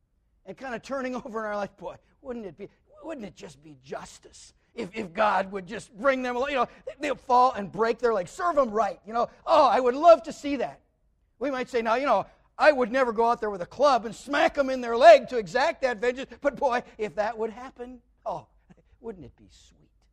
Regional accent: United States; I love being an American. And I love the freedoms that we have.

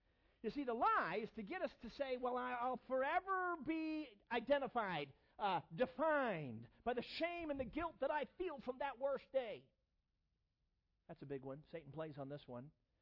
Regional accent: Chicago, Illinois, United States; Well, you know, I grew up here in the Chicago area. I don't know anything about living in the country.

